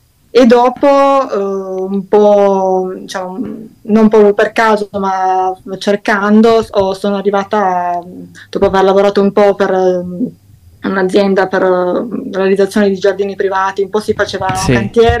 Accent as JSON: {"language": "Italian", "town": "Rivoli", "region": "Piedmont", "country": "Italy", "said": "Io sono di Rivoli, proprio lì intorno, okay. Un po' vicino a Torino."}